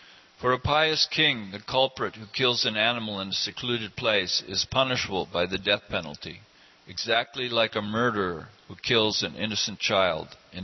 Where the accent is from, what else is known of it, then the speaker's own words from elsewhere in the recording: Oregon, United States; Oh, and I'm from Oregon. In Oregon, we're very conscious about these kind of things.